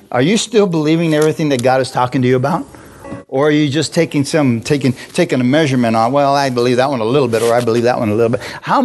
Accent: Bisbee, Arizona, United States; I'm a Mexican from Bisbee.

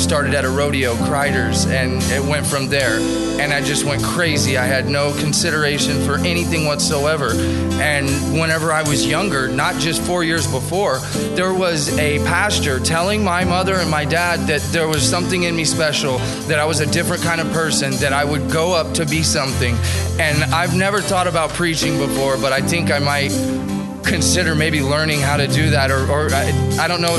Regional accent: Texas, United States; But I come from Texas, and I went to a Catholic church growing up.

